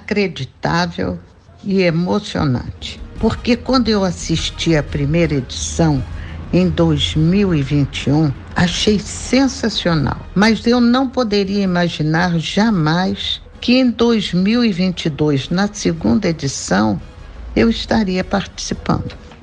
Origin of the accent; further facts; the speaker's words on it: Santos Dumont, Minas Gerais, Brazil; o nome da minha cidade, Santos Dumont, onde nasci e moro até hoje.